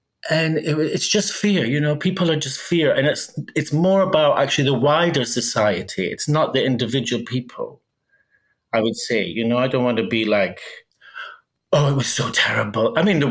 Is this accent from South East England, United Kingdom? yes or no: no; Aberdeen, Scotland, United Kingdom; I grew up in Aberdeen. Well, actually, it was a small village outside Aberdeen.